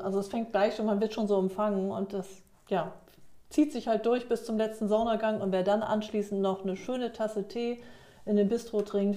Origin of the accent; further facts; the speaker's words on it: Kampen, Schleswig-Holstein, Germany; Ich bin in Kampen groß geworden. Das war Pflichtprogramm. Einmal im Jahr mindestens.